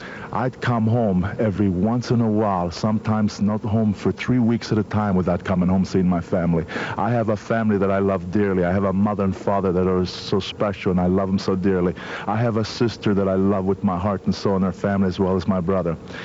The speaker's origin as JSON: {"language": "English", "country": "Italy", "moved": "yes", "said": "in my life, I came from Italy. I lived in the mountains. I've known poverty."}